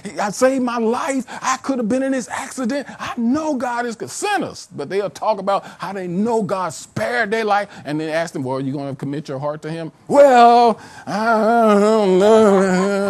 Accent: the South, United States; I'm from the South. We say them. Mama them, daddy them, cousin them.

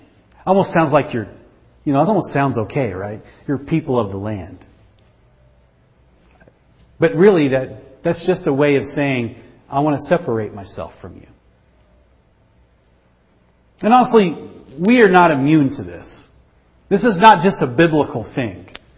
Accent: Artesia, New Mexico, United States; There was one right outside the town I grew up in New Mexico, in Artesia, New Mexico.

